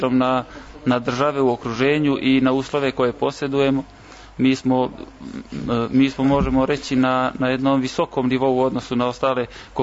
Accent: Sjenica, Zlatibor District, Serbia; kod nas u Sjenici je specifično to da se zimi dosta ovde ljudi bave nordijskim skijanjem i biatlonom.

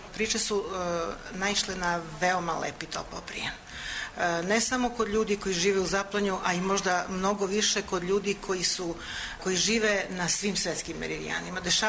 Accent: Serbia; Slušala sam priče iz dalje i bliže prošlosti na dijalektu, koji je u stvari na neki način i moj maternji jezik, i to me zaintrigiralo da počnem da pišem i te priče kako bi ostale kao nekakvo trajno svedočenje o životu koji nestaje u mom kraju.

